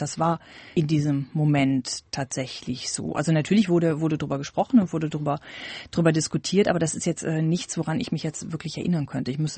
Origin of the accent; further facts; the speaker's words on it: North Rhine-Westphalia, Germany; Ich bin in der Nähe von Köln aufgewachsen, 35 Kilometer von Köln entfernt. Und ich glaube, wir waren dort tatsächlich die einzigen Ausländer. Das ist so ein bisschen Einzugsgebiet Köln-Bonn. Ein Dorf, das sehr gute Infrastruktur hat, aber sehr wenig Einwohner.